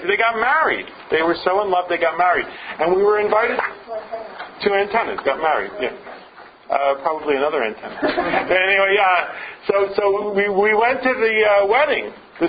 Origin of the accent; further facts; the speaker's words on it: Philadelphia, Pennsylvania, United States; I grew up in Philadelphia, South Philly, Rocky.